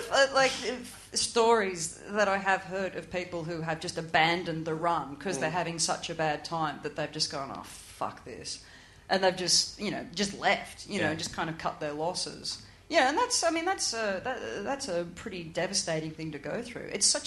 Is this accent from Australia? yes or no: yes; Australia; I am from Australia.